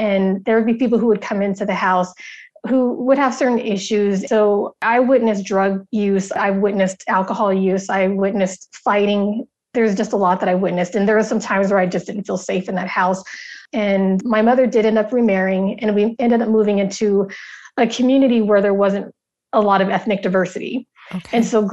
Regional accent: Denver, Colorado, United States; also born or lived in Wichita, United States; Growing up, I was born in Wichita, Kansas, and my mother needed to leave a marriage that definitely wasn't working. And we ended up moving back here to Denver, Colorado, where I currently am.

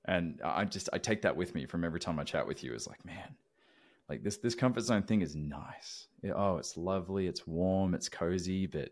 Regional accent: Tennessee, United States; if people didn't already recognize by my accent, I'm a Tennessee boy through and through.

